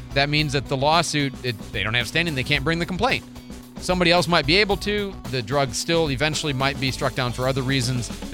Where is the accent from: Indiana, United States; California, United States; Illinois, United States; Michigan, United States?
Illinois, United States; I'm the one from Illinois. If anybody should hate Wisconsin, I think I'm closer.